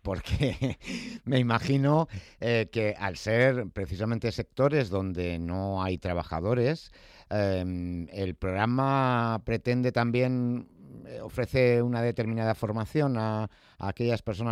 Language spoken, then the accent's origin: Spanish; Madrid, Community of Madrid, Spain; yo soy de Vicálvaro de toda la vida, o sea que vicalvareño más bien.